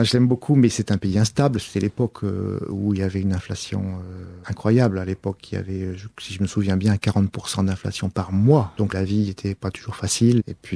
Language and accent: French; Lille, Hauts-de-France, France; also born or lived in Brazil; Comme je venais de Lille